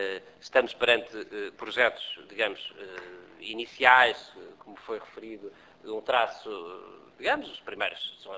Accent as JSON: {"language": "Portuguese", "town": "Guimarães", "region": "Norte", "country": "Portugal", "said": "sou de Guimarães e a ligação a Creixmil é tão forte que os meus filhos nasceram em Creixmil."}